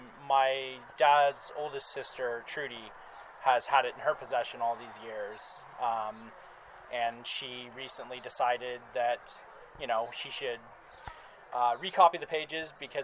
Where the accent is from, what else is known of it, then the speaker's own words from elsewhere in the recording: Concord, California, United States; We're from Concord in the Bay Area.